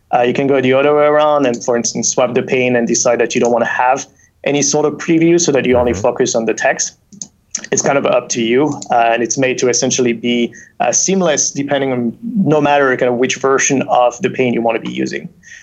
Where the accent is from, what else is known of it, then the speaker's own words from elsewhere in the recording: France; accent: mixed English accents; also born or lived in Boston; Yeah, France originally, and then I traveled enough that I have a mixed bag of different English accents that nobody even know where I'm from in the end.